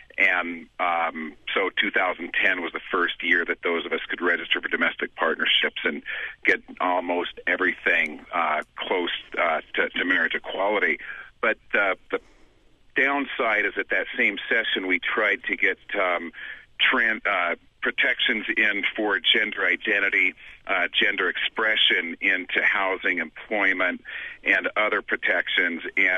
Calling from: Reno, Nevada, United States; Hi. Great show. I am calling from Nevada.

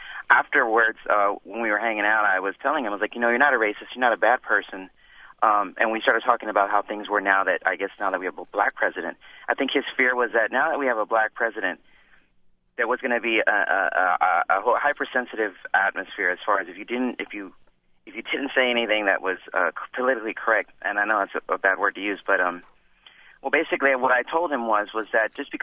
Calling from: San Antonio, Texas, United States; I'm calling from San Antonio.

